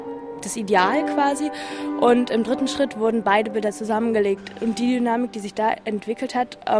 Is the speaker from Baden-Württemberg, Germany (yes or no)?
yes; Heidelberg, Baden-Württemberg, Germany; Heidelberg.